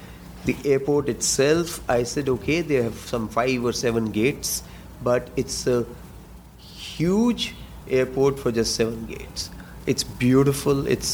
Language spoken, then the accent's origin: English; Delhi, India; I'm from Delhi, India.